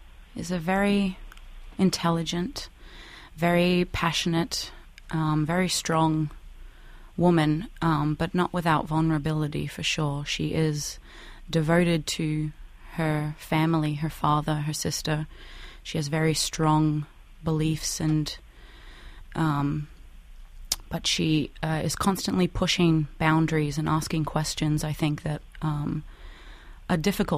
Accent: Australia; born or raised there

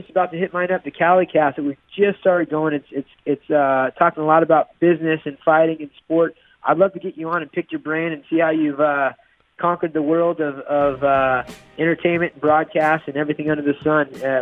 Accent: Isla Vista, California, United States; born there; So I was born in Isla Vista, and I had my 21st birthday in Isla Vista.

